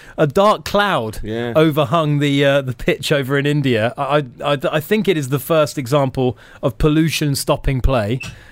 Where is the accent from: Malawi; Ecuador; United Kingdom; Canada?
United Kingdom; England; wash out my depression of being English and hoping that England can do something down in Australia